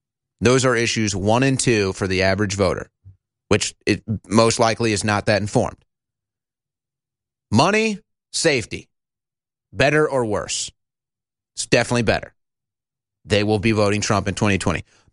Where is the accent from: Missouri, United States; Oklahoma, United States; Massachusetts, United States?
Missouri, United States; St. Louis; And let me tell you, I'm from St. Louis. This is such big news for St. Louis.